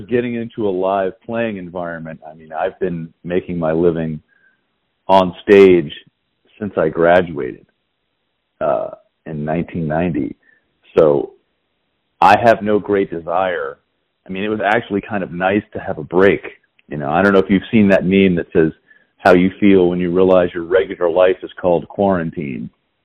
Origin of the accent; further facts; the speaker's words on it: Virginia, United States; also born or lived in Manhattan, New York; I am from Virginia. I was born and raised. I was actually born in Manhattan, because my father was still getting his master's at Union Theological Seminary, but we left when I was like 6 months old, so I don't even count that.